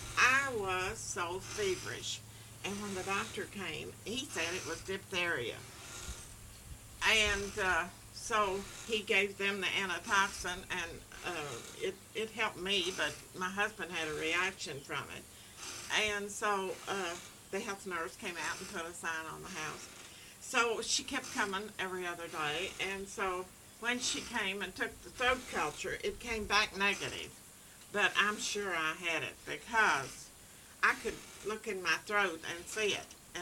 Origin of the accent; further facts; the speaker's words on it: Maysville, Kentucky, United States; I was born in Maysville, out in the county, Mason County, and on August 17th, 1910. Mm-hmm. And I went to the public school, and then when I got ready for high school, I went to Maysville High School and graduated there in 1928.